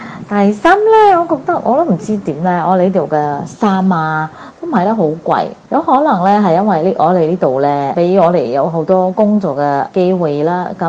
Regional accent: Singapore; 咁作為一個新加坡人呢，我有咩諗法呢？

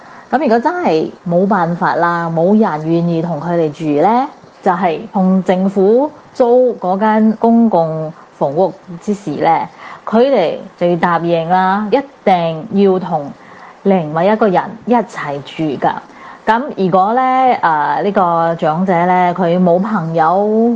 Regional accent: Singapore; 各位哥哥姐姐大家好，我是新加坡的

